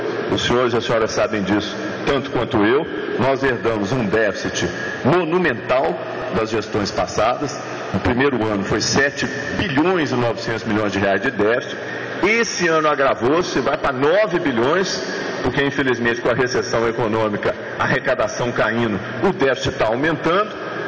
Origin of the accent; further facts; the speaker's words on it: Minas Gerais, Brazil; que a designação de quem nasce lá e é de lá é também um sinônimo de uma profissão é Minas Gerais. Nós somos mineiros.